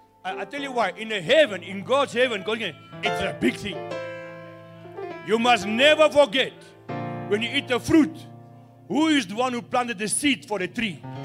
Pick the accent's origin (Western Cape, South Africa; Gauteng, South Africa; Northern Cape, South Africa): Northern Cape, South Africa; Kimberley; I'm from CRC Kimberley. I'm from Kimberley.